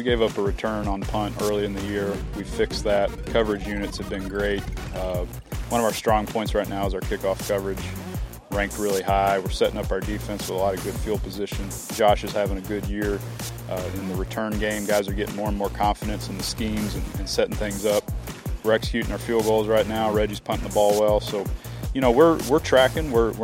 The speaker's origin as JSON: {"language": "English", "town": "Dallas", "region": "Texas", "country": "United States", "said": "I'm from Dallas, still have a lot of friends there."}